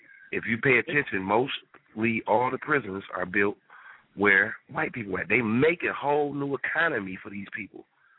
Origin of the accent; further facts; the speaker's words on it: Detroit, Michigan, United States; I'm from Detroit, first off. I'm from Detroit, Michigan, and like I said, I've been to prison before